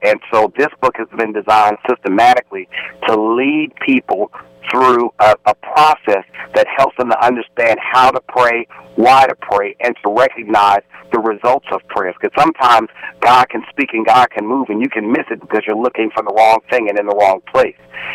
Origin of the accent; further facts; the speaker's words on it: New Jersey, United States; I'm from Jersey, and sometimes when you go to the corner store in Jersey